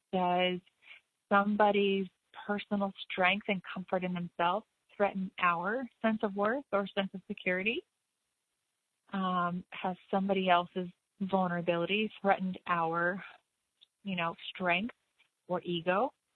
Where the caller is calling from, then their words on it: Kentucky, United States; I'm calling from the Red River Gorge in Kentucky